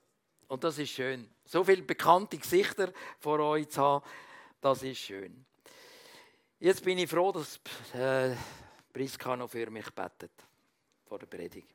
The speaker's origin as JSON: {"language": "German", "country": "Switzerland", "said": "dass wir als Schweizer so mehr oder weniger zugedeckt sind mit Sorgen."}